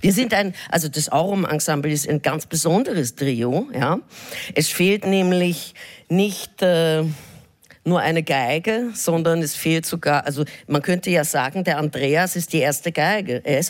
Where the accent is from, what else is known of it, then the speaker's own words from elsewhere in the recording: Vienna, Austria; da fühle ich mich als Wiener schon irgendwie berufen